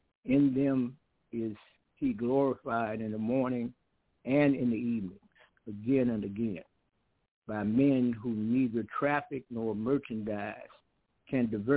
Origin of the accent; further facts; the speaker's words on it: Chicago, Illinois, United States; born there; Yeah, I was born in Chicago myself, but I'm one generation from it. I claim Mobile.